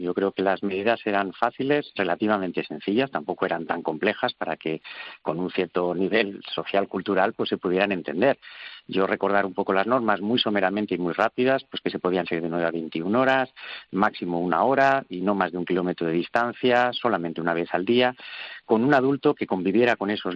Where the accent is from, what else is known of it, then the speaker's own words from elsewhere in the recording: Valencia, Valencian Community, Spain; como soy de Valencia, te puedo decir